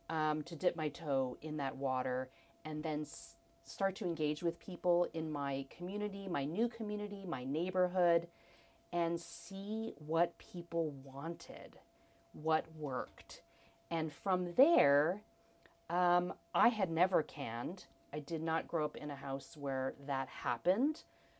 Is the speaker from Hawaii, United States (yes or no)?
yes; Hawaii, United States; Growing up in Hawaii, we didn't have rhubarb. We didn't have kohlrabi. We couldn't find kale.